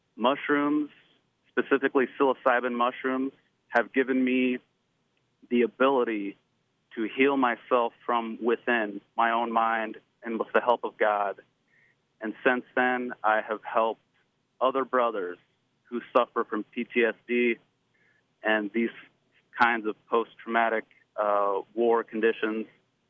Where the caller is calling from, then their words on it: Iowa, United States; And we're coming from the Midwest, and we say hello to Oregon from Iowa.